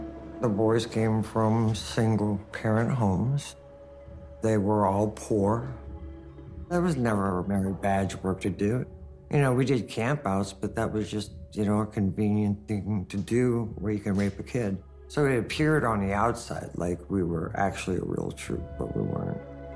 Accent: New Orleans, Louisiana, United States; I grew up in New Orleans back in the 70s.

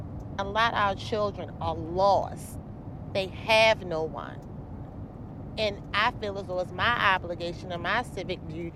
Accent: Baltimore, Maryland, United States; When I was coming up, the police were my biggest heroes. I grew up in Northwest Baltimore.

